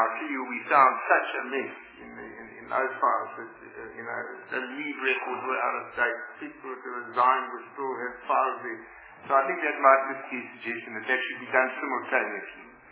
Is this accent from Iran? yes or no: no; Scarborough, Ontario, Canada; I'm from Scarborough.